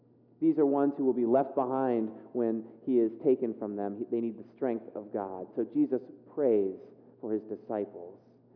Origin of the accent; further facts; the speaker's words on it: California, United States; When I was growing up in California, my family had a motto.